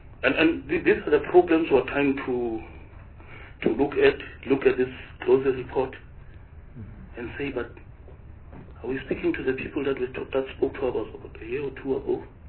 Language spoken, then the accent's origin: English; Mamelodi, Gauteng, South Africa; And I hail from Mamelodi.